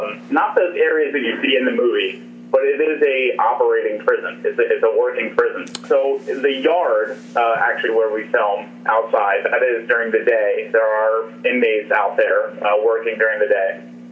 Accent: Philadelphia, Pennsylvania, United States; I am from Philadelphia, and as a kid, I took a tour of a penitentiary there called Eastern State Penitentiary.

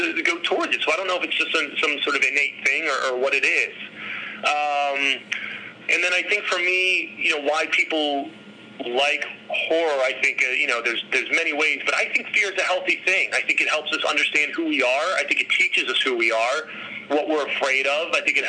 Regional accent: Pennsylvania, United States; I grew up outside of Philadelphia. I, you know, was surrounded by history.

